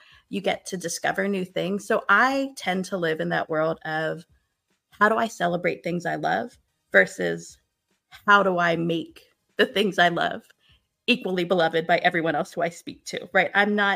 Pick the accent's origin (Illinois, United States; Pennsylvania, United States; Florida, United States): Pennsylvania, United States; Philadelphia; I'm from Philadelphia, so I do believe when it comes to sports, like how I'm behaving during a game I'm watching is going to influence the outcome.